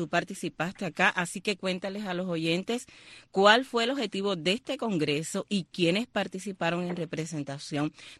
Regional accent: Holguín, Cuba; que está en mi tierra, en Holguín

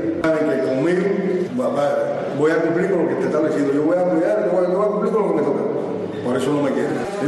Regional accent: Cuba; Yo soy un cubano que amo el país.

